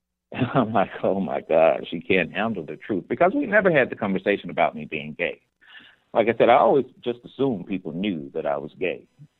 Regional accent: Southern United States, United States; as a Black gay man growing up in the South, you know, you feel like you have to hide your identity.

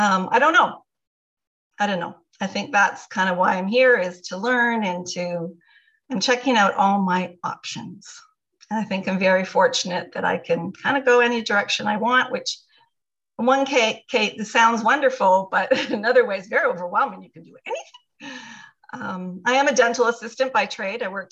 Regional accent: Toronto, Ontario, Canada; I am from Toronto, so I didn't say that before you asked me to. So I'm Canadian

